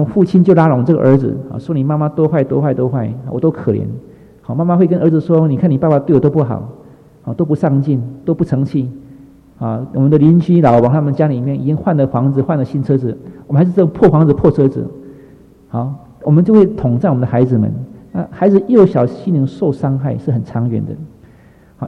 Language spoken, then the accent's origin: Chinese; China; 我们一般的夫家庭关系里面，特别是我们中国人，应当以夫妻关系为主。